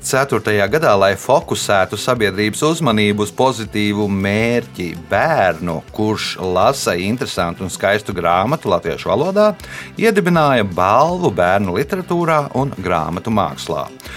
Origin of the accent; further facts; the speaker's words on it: Vitrupe, Vidzeme, Latvia; born there; jo es esmu dzimis Vitrupē, tātad es esmu Vitrupietis